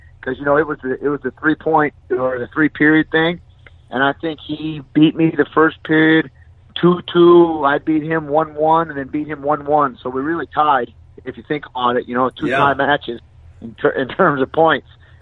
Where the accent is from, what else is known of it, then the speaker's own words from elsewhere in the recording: Florida, United States; I can tell you, I grew up in Florida.